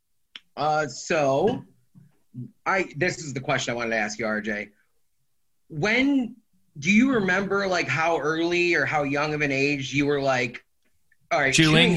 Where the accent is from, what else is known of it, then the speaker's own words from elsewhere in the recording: Cleveland, Ohio, United States; also born or lived in Akron / Medina; Like, I'm from Cleveland. We moved to Akron, and then we moved out to like Medina, which is like west of Akron.